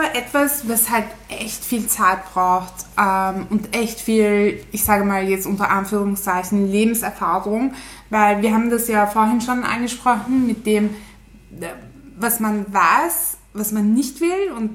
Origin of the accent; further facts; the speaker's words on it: Turkey; Leute, ich bin eine echte Türkin.